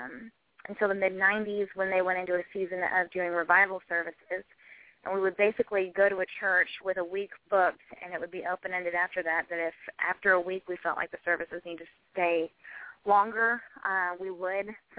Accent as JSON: {"language": "English", "town": "Nashville", "region": "Tennessee", "country": "United States", "tie": "born or raised there", "also_born_or_lived": "Atlanta", "said": "I was born in Atlanta. We moved to Nashville a few months before I turned 5."}